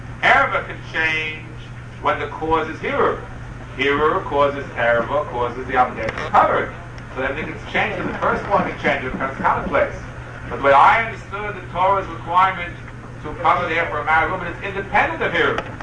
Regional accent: Queens, New York, United States; When I was growing up in Queens, let's say 35 years ago, the shul of hundreds of people, one or two cover their hair.

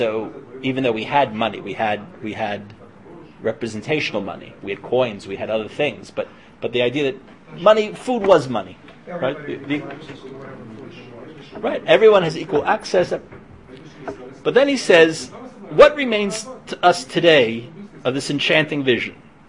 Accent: New Jersey, United States; Growing up in New Jersey, you know, the last thing that interested me was having to go out and mow that lawn

